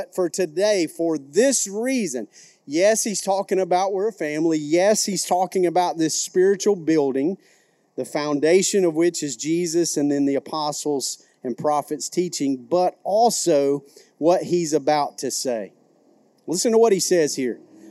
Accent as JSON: {"language": "English", "region": "the South", "country": "United States", "accent": "Southern", "said": "You can kind of hear it in my dialect, right? My accent. If you didn't know, I have an accent, right? It's Southern English, as you might have picked up on."}